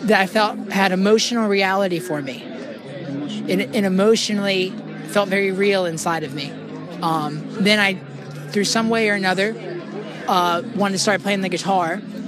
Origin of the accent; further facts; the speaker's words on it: Nashville, Tennessee, United States; Nashville, Tennessee.